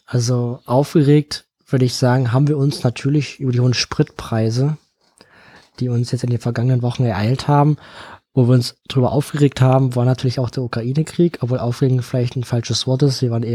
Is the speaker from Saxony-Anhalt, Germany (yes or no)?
yes; Halle, Saxony-Anhalt, Germany; Das habe ich gewusst, ich komme aus Halle.